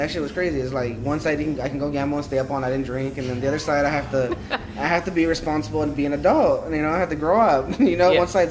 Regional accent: Los Angeles, California, United States; I grew up in various parts of L.A. That's why I can't really pretendly say a city, but I grew up in South Central, MacArthur Park, the downtown, even Echo Park, Glendale

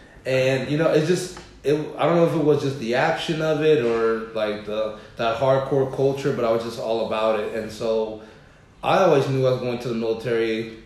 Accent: Los Angeles, California, United States; Well, I'm a California kid. Grew up in LA. I lived in South Central during the... So I was born in 86. Grew up in South Central LA during the 90s. Moved out to Carson.

